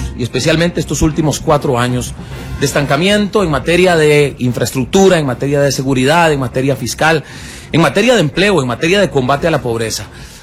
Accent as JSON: {"language": "Spanish", "country": "Costa Rica", "said": "Costa Rica es grande, yo lo he venido diciendo, y yo creo en mi país."}